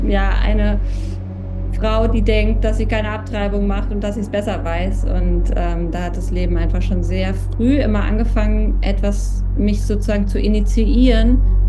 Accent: Berlin, Germany; bin ich aufgewachsen in Berlin

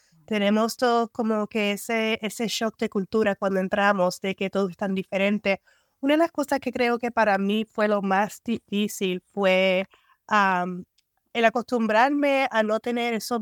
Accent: Dominican Republic; la experiencia de criarme en República Dominicana de verdad fue impactante. Yo me considero parte dominicana porque, claro, tú ves mis años formativos ahí en República Dominicana, y aunque pasé quizás verano en Puerto Rico

